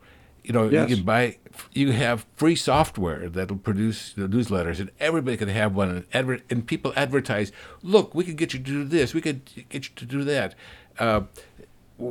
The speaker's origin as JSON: {"language": "English", "town": "Minneapolis", "region": "Minnesota", "country": "United States", "tie": "born or raised there", "said": "I go back and listen to my hometown radio station in Minneapolis, WCCO, just to kind of feel the feel that I had back then."}